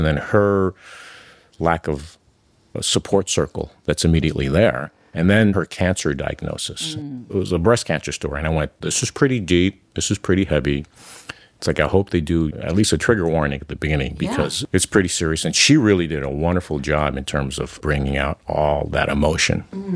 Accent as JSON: {"language": "English", "town": "New York City", "region": "New York", "country": "United States", "tie": "born or raised there", "first_language": "Mandarin", "said": "And then we grew up on the Lower East Side."}